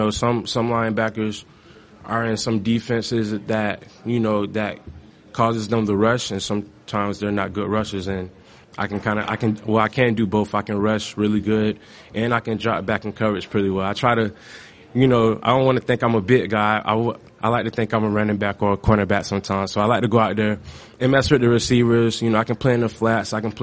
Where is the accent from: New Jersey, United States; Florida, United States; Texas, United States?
Florida, United States; St. Petersburg; I come from St. Petersburg, Florida, and, you know, things like that.